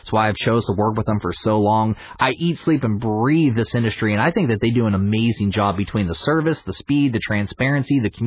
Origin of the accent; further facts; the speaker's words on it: Pittsburgh, Pennsylvania, United States; I came from the Pittsburgh, Pennsylvania area.